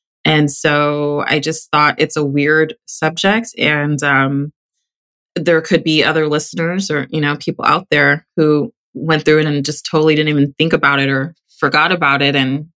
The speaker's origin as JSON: {"language": "English", "region": "Texas", "country": "United States", "tie": "born or raised there", "said": "I grew up in Texas, and so it was called gifted and talented."}